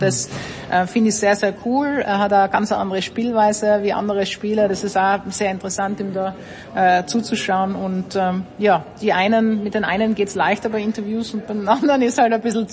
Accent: Austria; ich als Österreicherin

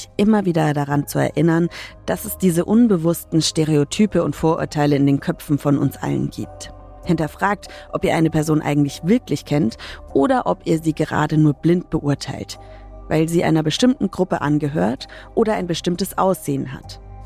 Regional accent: Schweinfurt, Bavaria, Germany; ich komme aus Schweinfurt in Bayern.

